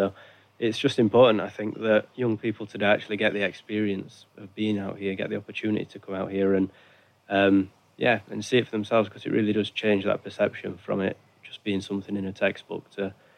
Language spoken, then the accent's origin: English; Sheffield, Yorkshire and the Humber, United Kingdom; from Sheffield, north of England. And, I'm just out here for the summer to work as a guide for the Wargrave Foundation.